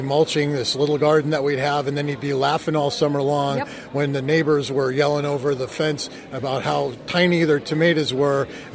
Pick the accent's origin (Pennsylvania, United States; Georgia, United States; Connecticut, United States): Connecticut, United States; Waterbury; Well, I remember growing up in Waterbury as a child in the fall.